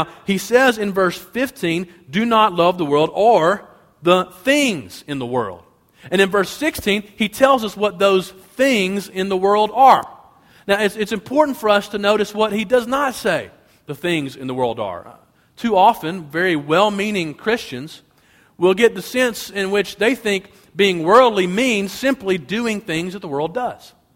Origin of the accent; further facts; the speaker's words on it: Birmingham, Alabama, United States; Where I grew up in Birmingham, Alabama, you could not be both an Alabama football fan and an Auburn fan, okay?